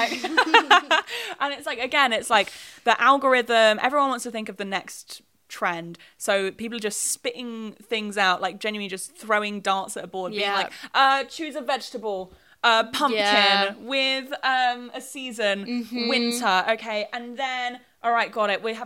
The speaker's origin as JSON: {"language": "English", "region": "London", "country": "United Kingdom", "said": "I'm a Londoner."}